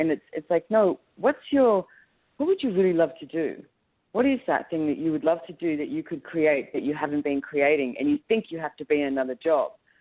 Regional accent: Australia; I'm from Australia, and I think it's very funny, when I went to America and I was traveling around, this is many years ago, when I was like 19

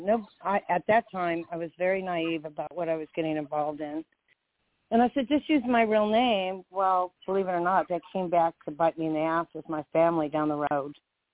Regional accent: North Hollywood, California, United States; But, you know, I was born in North Hollywood. I grew up in the Valley, pretty much raised by my father, who he was a trailblazer in motocross.

